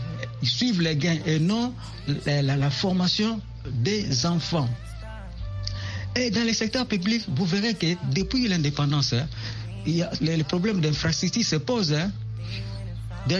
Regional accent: DR Congo; ici chez nous en Afrique, particulièrement dans mon pays, la RDC.

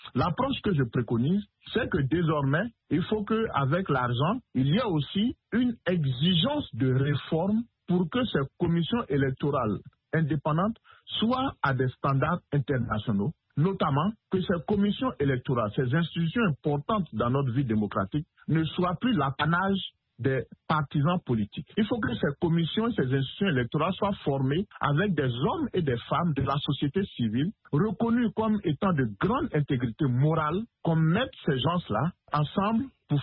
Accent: Côte d’Ivoire; tout récemment en Côte d'Ivoire, mon pays d'origine

